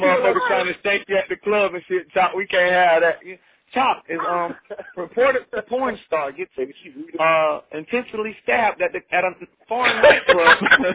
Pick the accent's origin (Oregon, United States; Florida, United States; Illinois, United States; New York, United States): Florida, United States; Palatka; I'm from Palatka, bro. Small little country town called Palatka.